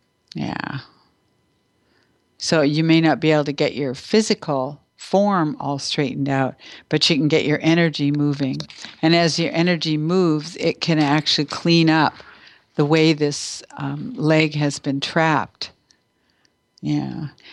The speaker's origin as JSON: {"language": "English", "country": "Canada", "said": "I'm Canadian as well."}